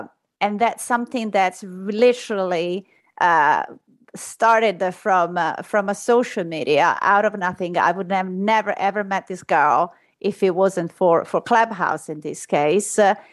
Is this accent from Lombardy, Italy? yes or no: no; Rome, Lazio, Italy; English is a second language; moved away as an adult; now in United States; I was born and raised in Rome.